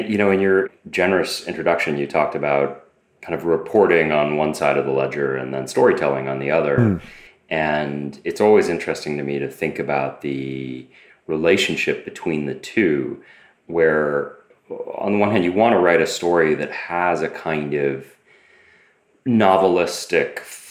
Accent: Boston, Massachusetts, United States; I grew up in Boston and there's a Sackler Museum at Harvard.

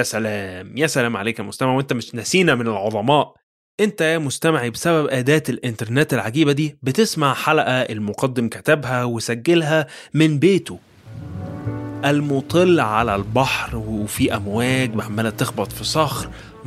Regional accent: Egypt; accent: Egyptian; قمر دي كلمة احنا بنقولها بلهجتنا المصرية

